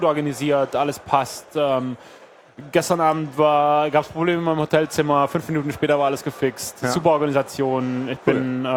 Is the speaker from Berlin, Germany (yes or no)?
yes; Berlin, Germany; ich komme aus Berlin